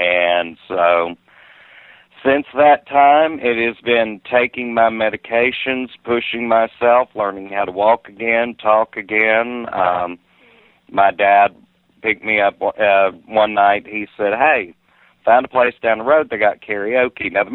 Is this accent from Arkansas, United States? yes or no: yes; Texarkana, Arkansas, United States; 45 years old, be 46 in August, born and raised in Texarkana, Arkansas.